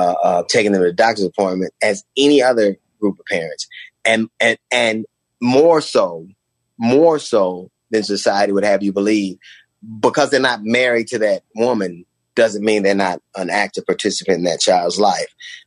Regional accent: Los Angeles, California, United States; and I had two sisters and a brother, and we grew up on 135th in Avalon.

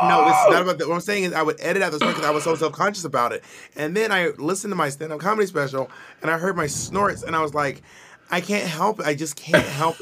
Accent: the South, United States; Being that I am from the South, I saw it.

